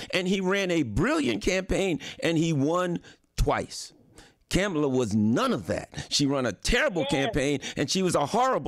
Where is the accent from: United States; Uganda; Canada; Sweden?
Canada; born there; Well, you know, I was born in Canada